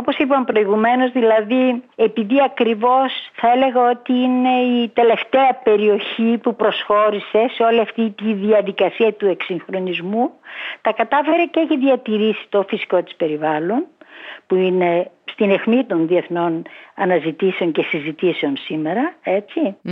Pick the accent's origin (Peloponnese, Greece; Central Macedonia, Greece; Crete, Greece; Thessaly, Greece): Central Macedonia, Greece; Thessaloniki; Ήρθα από τη Θεσσαλονίκη. Η Θεσσαλονίκη τότε, στα σχολεία τότε, δεν μαθαίναμε καν για τη Θράκη.